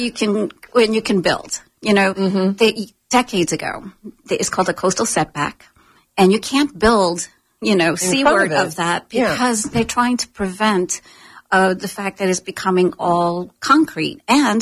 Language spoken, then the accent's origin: English; New York City, New York, United States; now in Sarasota County, United States; I grew up in New York City, wanted to get away from that. So when I got to Sarasota County and Siesta Key, I'm like, okay, this is what I want.